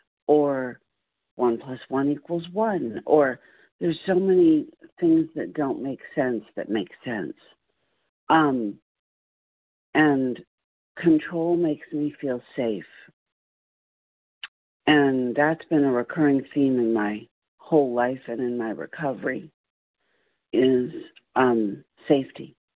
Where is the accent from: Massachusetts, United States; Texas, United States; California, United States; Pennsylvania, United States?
California, United States; Good morning. … from California.